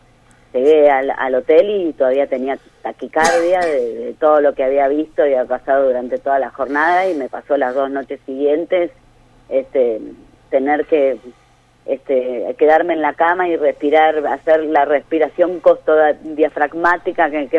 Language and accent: Spanish; Mar del Plata, Buenos Aires Province, Argentina; moved away as an adult; now in Buenos Aires, Argentina; yo soy de Mar del Plata, yo soy marplatense, y en realidad en Buenos Aires hace un año que estoy, antes trabajé en Mar del Plata.